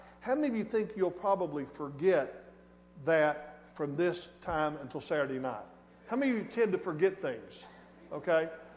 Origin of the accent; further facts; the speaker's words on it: Bologna, Arkansas, United States; to the center of the universe, my hometown, Bologna, Arkansas.